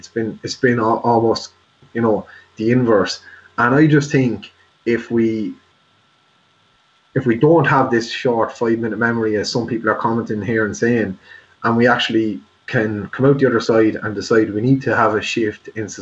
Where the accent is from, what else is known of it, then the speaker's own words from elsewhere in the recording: Ireland; as Irish people, we tend to be quite passive, so Irish society tends to just regress back towards, like, what we've always been told.